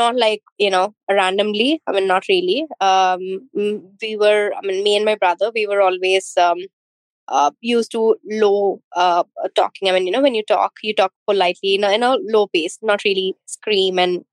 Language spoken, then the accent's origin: English; Hyderabad, Telangana, India; I'm from India, Hyderabad.